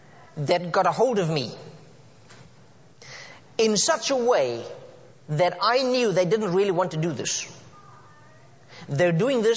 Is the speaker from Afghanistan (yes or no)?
no; South Africa; growing up in South Africa in the way I did and the culture at the time